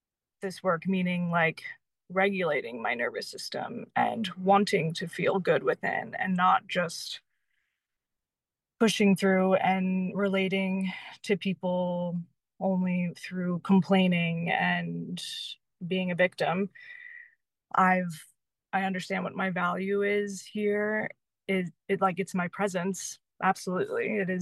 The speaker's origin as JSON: {"language": "English", "region": "Pennsylvania", "country": "United States", "said": "I moved away from my family to Utah. I'm from Pennsylvania, so like I got away."}